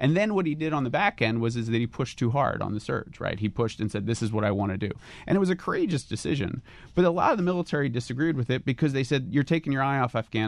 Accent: Brigantine, New Jersey, United States; now in Philadelphia, United States; from South Jersey. I was born in Philly, but down at the shore, Brigantine, New Jersey.

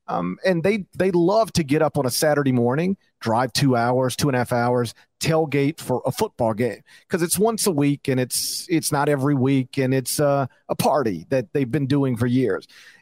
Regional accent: Mississippi, United States; Like in my home state, there's Mississippi State.

